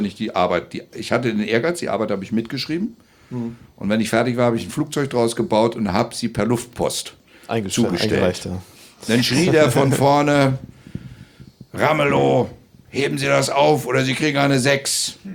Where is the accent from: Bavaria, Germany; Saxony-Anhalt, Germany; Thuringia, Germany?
Thuringia, Germany; als Thüringer